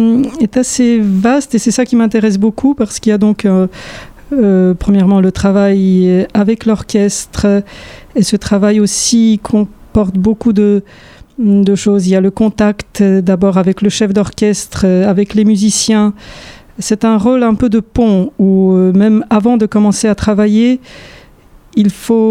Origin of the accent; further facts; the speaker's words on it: Warsaw, Masovian Voivodeship, Poland; now in France; mon père de Varsovie, ma mère de Budapest. Et j'ai vécu une grande partie de mon enfance à Varsovie.